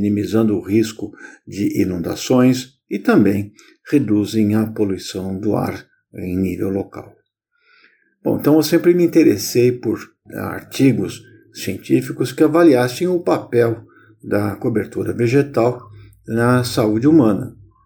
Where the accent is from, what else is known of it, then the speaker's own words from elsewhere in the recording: São Paulo, Brazil; born there; eu sou nascido em São Paulo e vejo com certo desconsolo o deserto que transformamos o solo de nossa cidade